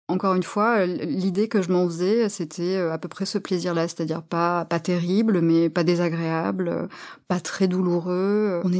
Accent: Marseille, Provence-Alpes-Côte d'Azur, France; J'étais lycéenne à Marseille, là d'où je viens.

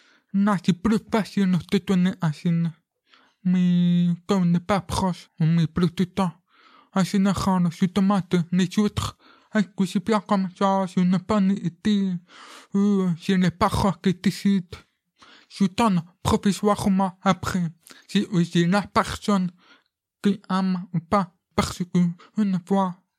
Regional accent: France; Comme moi, je suis français et un peu italien.

